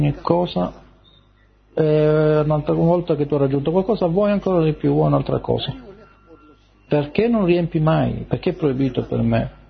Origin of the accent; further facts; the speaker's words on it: Australia; io vengo dall'Australia, dall'Australia